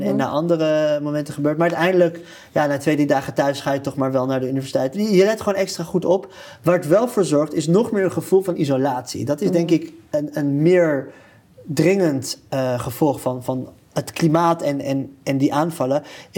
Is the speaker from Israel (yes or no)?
yes; Israel; Maar niemand weet dat ik uit Israël kom.